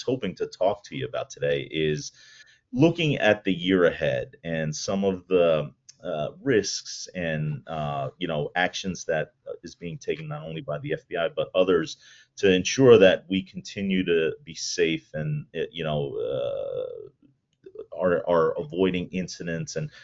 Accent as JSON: {"language": "English", "region": "New York", "country": "United States", "said": "As a citizen of the U.S. and it being a New Yorker, that's very comforting to know."}